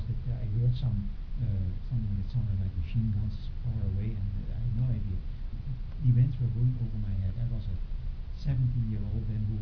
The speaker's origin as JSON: {"language": "English", "country": "Netherlands", "tie": "born or raised there", "said": "Maybe my background of, although I was raised in Holland, I heard from my parents what life was like in Eastern Europe."}